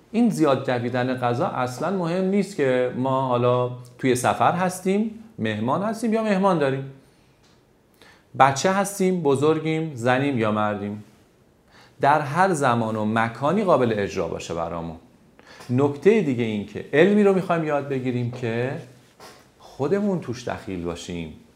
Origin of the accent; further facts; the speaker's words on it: Iran; حالا ما انجام ندیم چون ما ایرانی هستیم